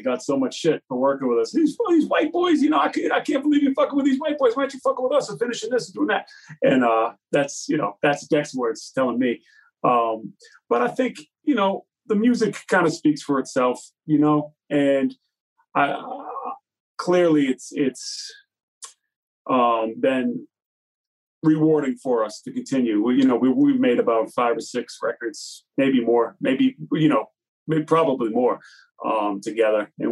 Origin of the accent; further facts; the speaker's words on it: Massachusetts, United States; and I grew up out here in Mass